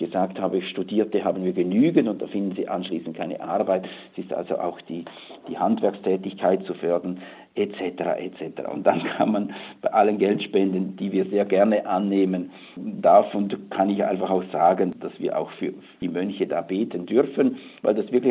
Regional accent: Switzerland; das gibt es auch bei uns in der Schweiz, das gehört dazu.

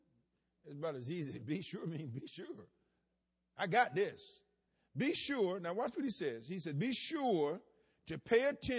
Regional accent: the South, United States; You know, I'm from the South.

